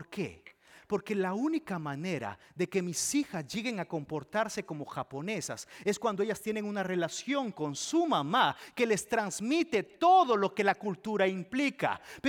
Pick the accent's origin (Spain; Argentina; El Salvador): El Salvador; Que los que sabemos que somos del Salvador sabemos que si aquí te ponen un plato de sopa, te vas a quedar con hambre.